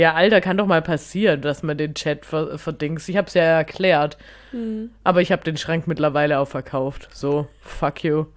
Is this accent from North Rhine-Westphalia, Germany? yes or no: no; Baden-Württemberg, Germany; das ist so eine richtige Beleidigung, die man ernst meint als Schwabe.